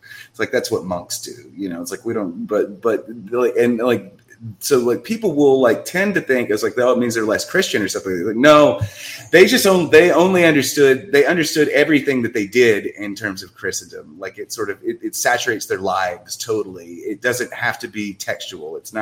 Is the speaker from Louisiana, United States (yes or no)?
yes; New Orleans, Louisiana, United States; everybody knows that I grew up in New Orleans